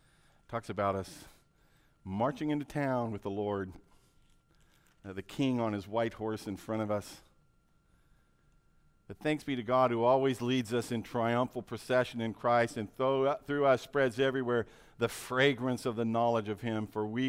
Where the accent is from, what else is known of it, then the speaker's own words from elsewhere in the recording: Washington, United States; I grew up in Eastern Washington, and we used to go out in east of Yakima there in the dry hills and hunt chuckers.